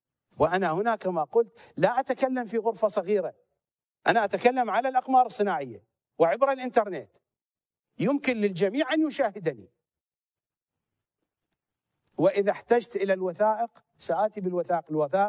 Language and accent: Arabic; Iraq; وهذه قضية معروفة في النجف في الوسط الشيعي عندنا في العراق